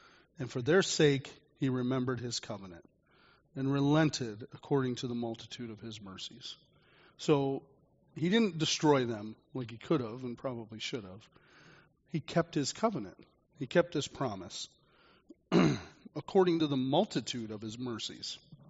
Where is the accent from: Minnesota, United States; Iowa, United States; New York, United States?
New York, United States; Jamestown; My friend Mark from my hometown back in Jamestown, New York